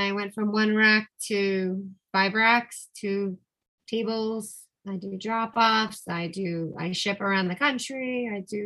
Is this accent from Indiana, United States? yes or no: no; Miami, Florida, United States; also born or lived in New York / Boston / Houston; I grew up in Miami, so kind of all over the place.